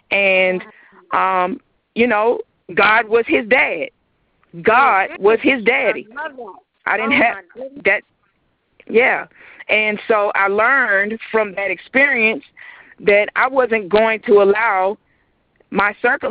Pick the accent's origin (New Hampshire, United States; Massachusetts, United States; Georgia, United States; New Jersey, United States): Georgia, United States; Atlanta; I grew up right here in Atlanta. I went to one of the local high schools